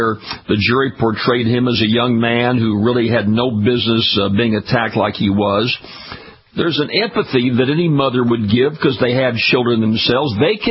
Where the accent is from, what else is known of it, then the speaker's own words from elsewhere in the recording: Baton Rouge, Louisiana, United States; I was at a concert here in Baton Rouge, my hometown, listening to some great country Texas music.